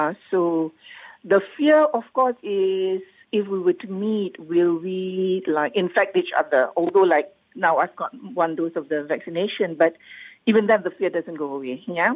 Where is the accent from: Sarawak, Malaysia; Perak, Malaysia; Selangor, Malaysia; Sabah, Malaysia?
Selangor, Malaysia; Petaling Jaya; I am 66 years old and I am from Bandar Utama, Petaling Jaya.